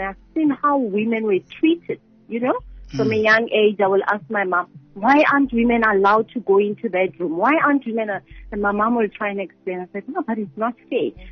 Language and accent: English; Soshanguve, Gauteng, South Africa; But growing up in Sishanguve, it was not the same as the way it is now